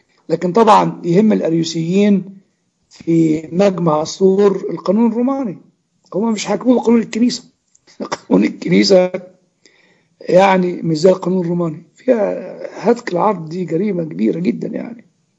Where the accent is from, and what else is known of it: Upper Egypt, Egypt